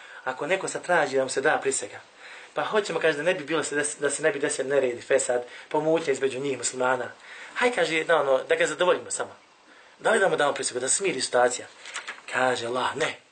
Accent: Bosnia & Herzegovina; Samo kod nas u Bosni

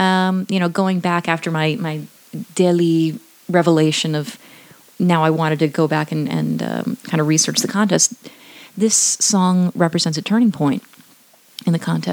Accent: St. Paul, Minnesota, United States; I started attending a university in the United States, McAllister College in my hometown of St. Paul

